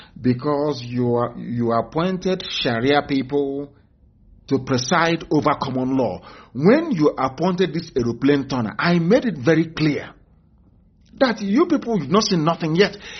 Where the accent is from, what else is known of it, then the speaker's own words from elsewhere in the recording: Nigeria; Being a Nigerian means you cannot breathe, you cannot think, you are not yourself.